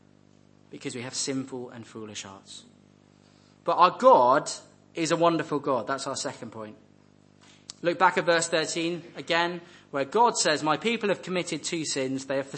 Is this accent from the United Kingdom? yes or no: yes; Wales, United Kingdom; I'm from Wales. I know that experience.